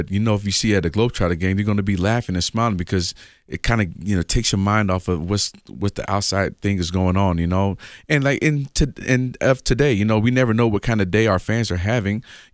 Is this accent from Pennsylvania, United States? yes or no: no; Las Vegas, Nevada, United States; So I do know about the snow, but I'm from Vegas.